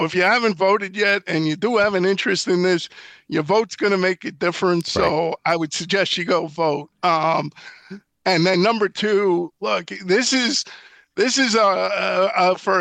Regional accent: New York, United States; That having been said, I'm a New Yorker, and I feel amiss if I didn't do what I'm about

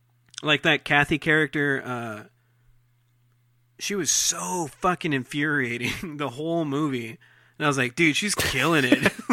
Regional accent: Texas, United States; Oh, we're from Texas too.

